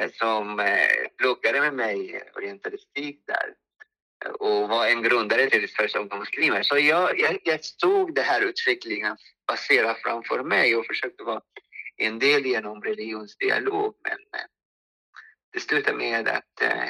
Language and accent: Swedish; Egypt; Swedish is a second language; now in Sweden; eftersom jag kommer från Egypten